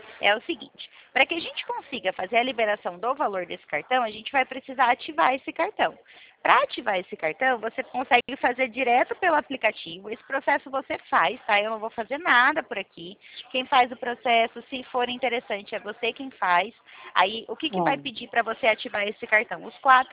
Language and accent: Portuguese; Limeira, São Paulo, Brazil; Eu sou do interior de São Paulo. Eu fico aqui na central do interior de São Paulo, de Limeira, na cidade de Limeira.